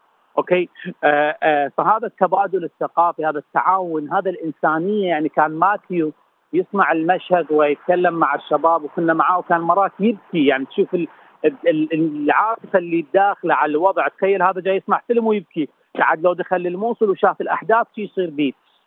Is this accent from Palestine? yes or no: no; Iraq; كعراقيين وكثقافة عراقية وكسينما عراقية